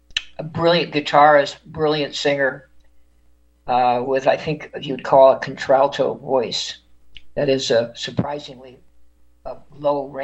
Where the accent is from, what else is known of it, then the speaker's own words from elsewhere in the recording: New York City, New York, United States; born there; I was born in 1948, And our president was born in 46 in Queens. I was born in Manhattan 2 years later, same city.